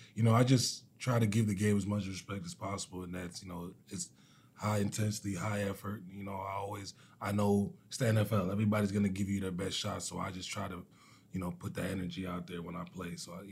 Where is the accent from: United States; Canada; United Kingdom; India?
Canada; I was born and raised in Canada, but I come from a Jamaican home. If you ask anybody, my family, my, you know, my parents, my brothers, it's Jamaican. It was just Jamaicans living in Canada.